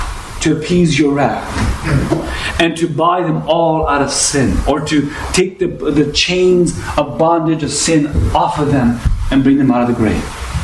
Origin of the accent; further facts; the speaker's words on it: Ontario, Canada; And he looked at me and says, where are you from? I said, Ontario.